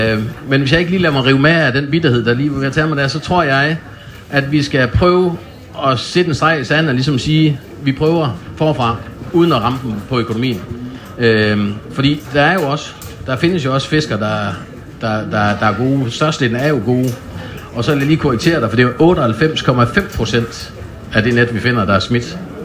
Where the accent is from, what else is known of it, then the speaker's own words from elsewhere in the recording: West Jutland, Denmark; der vil jeg godt tage æren som vestjyde for